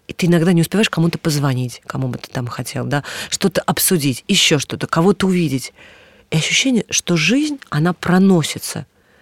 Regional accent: Moscow, Russia; born there; хотя я родилась в Москве

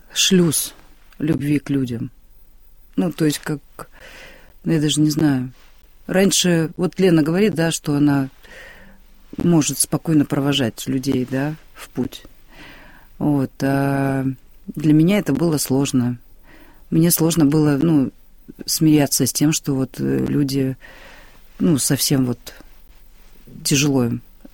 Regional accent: Saint Petersburg, Russia; Я из Санкт-Петербурга.

